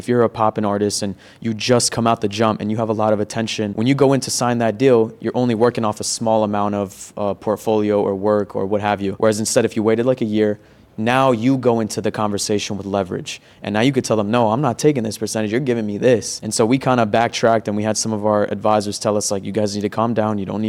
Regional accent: East Coast, United States; also born or lived in Virginia; as you know, I grew up on the East Coast, and, you know, when I lived in Virginia, I went back and forth to New York all the time.

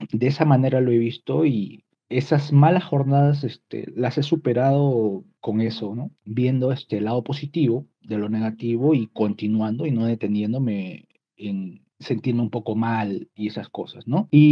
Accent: Peru; now in Japan; y yo soy de Perú, nací en Perú, pero ya hace unos años que vivo en Japón.

